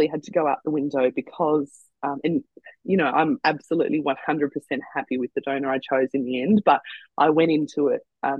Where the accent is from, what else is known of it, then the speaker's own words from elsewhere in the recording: New South Wales, Australia; if I went to Canberra versus doing it in my home state of New South Wales, there's actually no wait on the sperm.